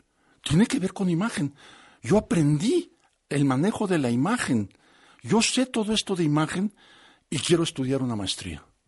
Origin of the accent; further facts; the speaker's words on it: Mexico; tengo el honor de decirte a ti como mexicana y yo también